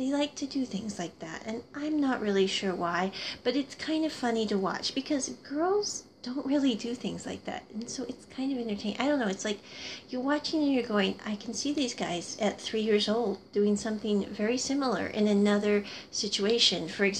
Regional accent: Midwest, United States; I grew up in the Midwest.

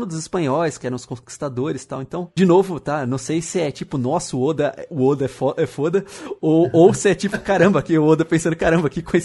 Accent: Brazil; E a gente aqui como brasileiro, né, que fomos colonizados

